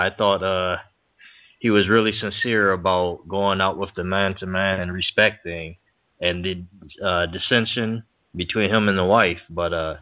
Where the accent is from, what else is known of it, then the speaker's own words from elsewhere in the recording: Brooklyn, New York, United States; This is Brooklyn here.